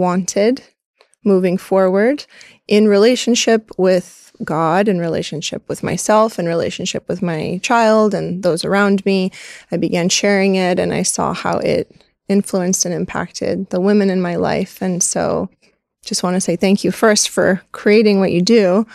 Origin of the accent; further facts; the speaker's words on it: Santa Cruz, California, United States; it came up that I grew up in Santa Cruz, California, and he looked surprised.